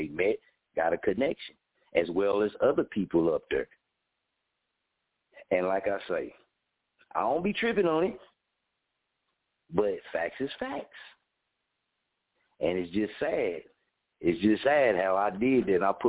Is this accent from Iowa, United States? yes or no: no; Muskogee, Oklahoma, United States; I'm a Okie. I'm from Muskogee.